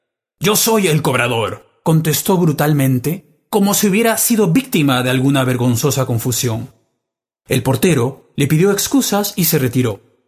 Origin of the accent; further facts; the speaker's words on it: Peru; now in Belgium; Ik kom uit Latijns Amerika, uit Peru. … vengo del Perú, de Sudamérica. Vivo 5 años en Bélgica.